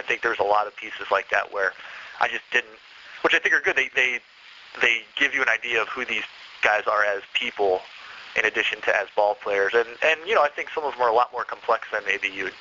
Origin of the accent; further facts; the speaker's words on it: Ohio, United States; I'm from Northeastern Ohio, and the Cavs had just lost to the Orlando Magic.